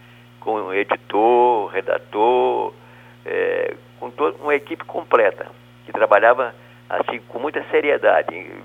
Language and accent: Portuguese; Aimorés, Minas Gerais, Brazil; also born or lived in Vitória; como eu comecei lá na minha cidade de Aimorés, como locutor de rádio, e bancário e locutor de rádio, depois transferido para Vitória.